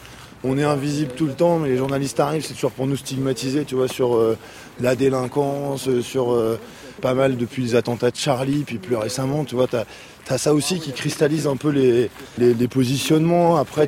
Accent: Poitiers, Nouvelle-Aquitaine, France; born there; moi je suis né dans cette ville, je suis né à Poitiers, dans un quartier Beaulieu juste à côté

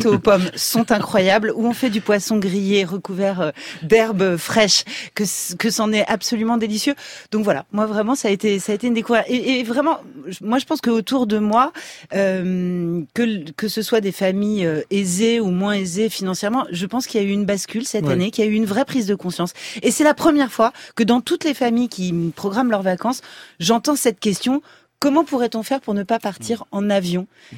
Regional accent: Paris, Île-de-France, France; je suis parisienne

